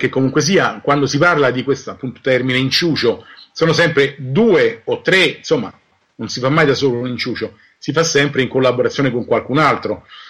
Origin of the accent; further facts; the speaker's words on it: Rome, Lazio, Italy; a me un po' da romano mi sembra una cosa da dirvi, da sottolinearvi, perché io questa città è dove vivo